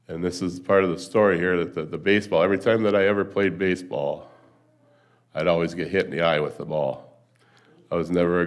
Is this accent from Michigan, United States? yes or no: yes; Flat Rock, Michigan, United States; also born or lived in Trenton; I was born down in Detroit, Michigan, near Detroit, Trenton, Michigan. We lived in Flat Rock, Michigan, and our neighbors, they were farmers.